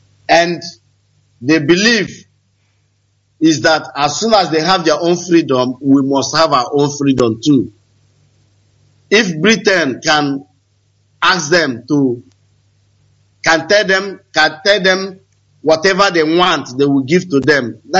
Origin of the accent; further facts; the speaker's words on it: Owerri, Imo, Nigeria; now in Indonesia; I come from Imo State, Owerri.